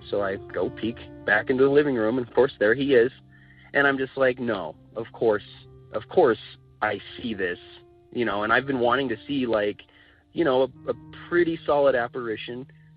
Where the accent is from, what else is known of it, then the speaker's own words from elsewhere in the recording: Denver, Colorado, United States; I'm from Denver, Colorado